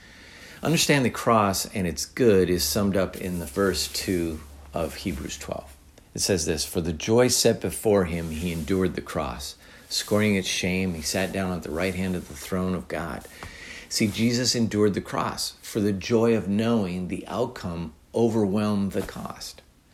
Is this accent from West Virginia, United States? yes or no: no; Minnesota, United States; also born or lived in Wisconsin; now in Tennessee, United States; especially here in Tennessee. Where I grew up in Minnesota and Wisconsin, it definitely wasn't always the case.